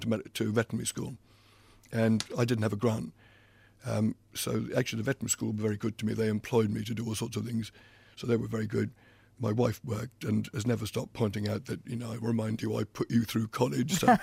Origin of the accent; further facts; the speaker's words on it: Wales, United Kingdom; now in Suffolk, United Kingdom; I was born in Wales, grew up in Wales. And it was an idyllic time for children, really, the 1940s.